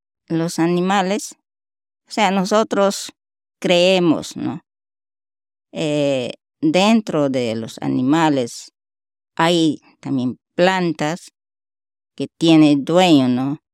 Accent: Ucayali, Peru; vengo del Perú, de un departamento región de Ucayali. Soy pueblo jipíbano.

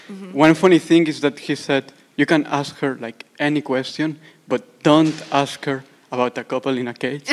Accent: Barcelona, Catalonia, Spain; I come from Barcelona.

